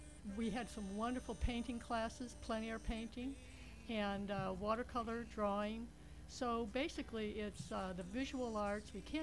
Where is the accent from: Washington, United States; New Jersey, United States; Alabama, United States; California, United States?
California, United States; Los Angeles; I come from Los Angeles, where I had an art career there, where I worked with a lot of underserved communities.